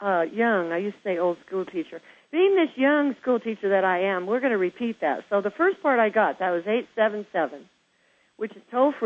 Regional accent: Kansas, United States; accent: Southern; And see, I was raised in Kansas, so when I start talking to you, my Southern accent, it just starts hatching out of there, Eric.

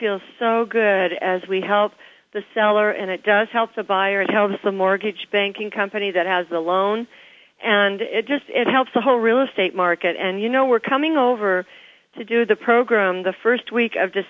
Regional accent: Seattle, Washington, United States; now in Hawaii, United States; And so even when I think of Seattle, my hometown, I cannot stage every house here by myself.

